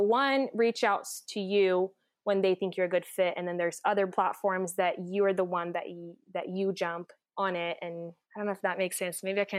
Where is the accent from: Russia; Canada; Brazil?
Brazil; I grew up in Brazil, so money was very limited in my family.